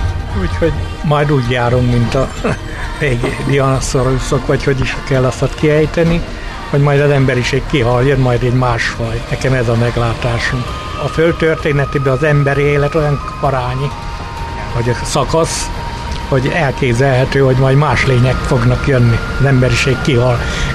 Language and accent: Hungarian; Derecske, Hajdú-Bihar, Hungary; Én vidéki vagyok, Dereskei